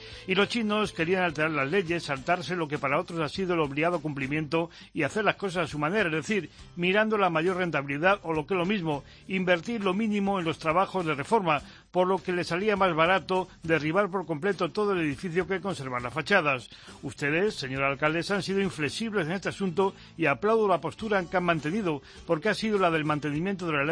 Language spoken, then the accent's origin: Spanish; Madrid, Community of Madrid, Spain; Como madrileño